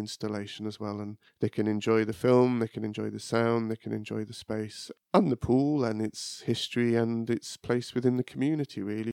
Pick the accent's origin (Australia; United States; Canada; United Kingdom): United Kingdom; Birmingham, West Midlands; I grew up in Birmingham, grew up in Chelmsley Wood, and then moved to King's Heath as a kid. Yeah, I kind of lived in other places, but seem to always gravitate back to Birmingham.